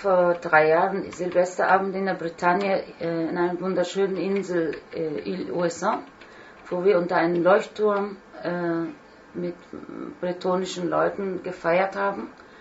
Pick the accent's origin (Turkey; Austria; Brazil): Turkey; ich bin ja Türkin, ich habe die türkische Version gemacht